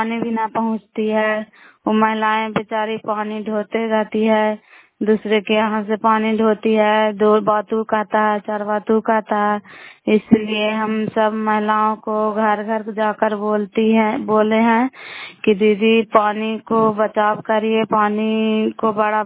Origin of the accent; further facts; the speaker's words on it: Bihar, India; नालंदा जिला कराय ब्लॉक की निवासी हूँ